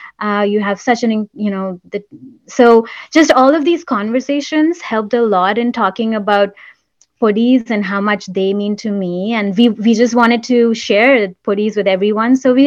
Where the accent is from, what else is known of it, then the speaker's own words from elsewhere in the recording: India; I was living in the house, the same house that I grew up in India.